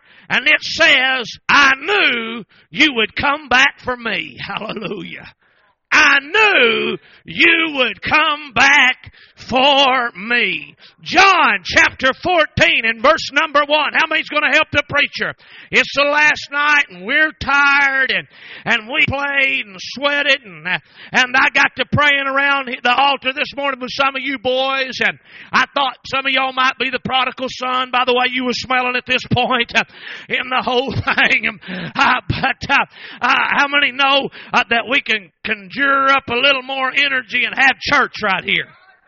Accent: Oklahoma, United States; My children, now I'm from Oklahoma. Now you might think you think all of Oklahoma's ugly.

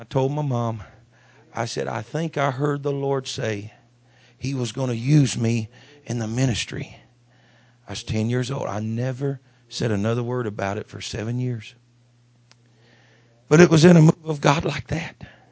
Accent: Moss Point, Mississippi, United States; And I was raised in Moss Point, Mississippi, little church, wood floors, wood pews.

